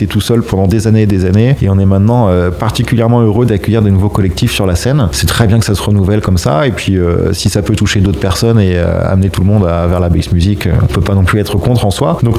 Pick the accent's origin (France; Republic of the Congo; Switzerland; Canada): France; Caen, Normandy; moi je suis originaire de Caen, mes camarades aussi, dans le Factory Crew